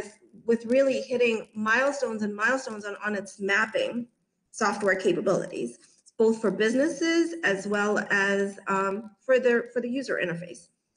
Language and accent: English; Zambia; now in United States; So I'm originally from Zambia, from Central Africa, and I came into the country in 1991